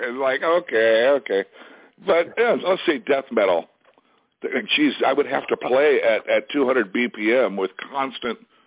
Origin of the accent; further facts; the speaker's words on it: Thousand Oaks, California, United States; and then we end up here in my hometown of Thousand Oaks.